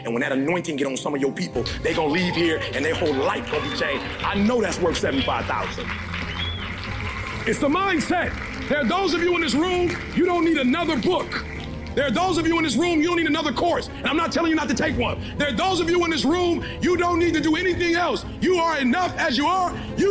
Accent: Detroit, Michigan, United States; I couldn't be a multimillionaire because I grew up in Detroit, Michigan?

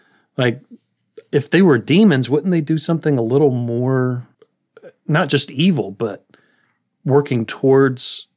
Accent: Appalachia, United States; You know, we grew up sort of in Appalachia, like at the foothills of Appalachia.

